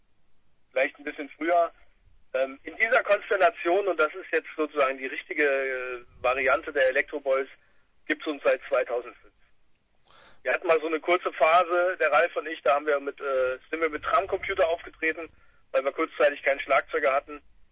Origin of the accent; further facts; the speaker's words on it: Schwalmstadt, Hesse, Germany; Wir sind aus Hessen, wir sind aus Nordhessen. Also wir hören uns vielleicht nicht ganz so hessisch an wie die Südhessen oder wie die Frankfurter oder so. Wir sind so aus Schwalmstadt, das ist so ein bisschen südlich von Kassel.